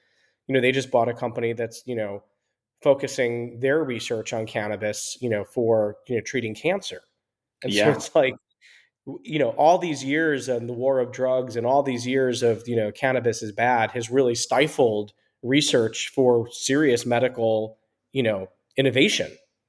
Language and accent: English; New York, United States; You know, I grew up in New York, and, you know, kind of started my career in like the late 90s, early 2000s.